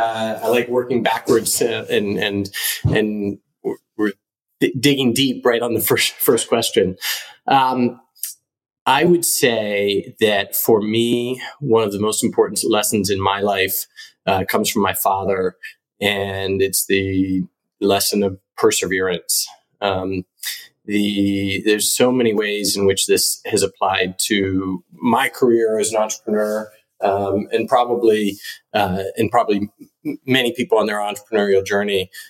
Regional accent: Nairobi, Kenya; and we grew up in Nairobi, Kenya.

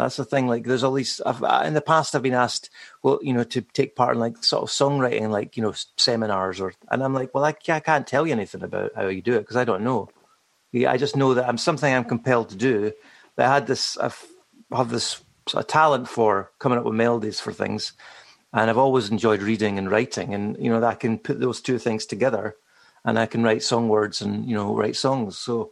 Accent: Scotland, United Kingdom; also born or lived in Ayrshire; And then I mainly grew up in Scotland on the East Coast near Dundee.

